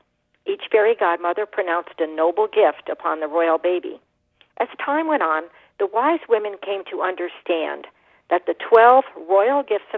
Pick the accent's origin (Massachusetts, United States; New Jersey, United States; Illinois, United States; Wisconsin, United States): New Jersey, United States; as a child I didn't like mud, but I loved the sand, and I grew up near the New Jersey shore.